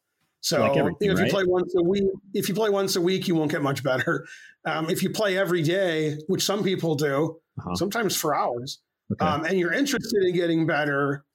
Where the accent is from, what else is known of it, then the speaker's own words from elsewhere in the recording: Detroit, Michigan, United States; So we're just like the first chess family of Michigan, they called us, because I was brought up in Detroit.